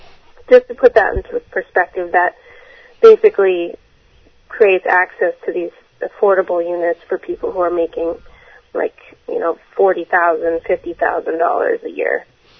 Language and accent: English; New Hampshire, United States; now in Beverly, United States; I've been living in Beverly since 2003. I grew up in New Hampshire, and what attracted me to Beverly was the access to the train to Boston and the walkability of the downtown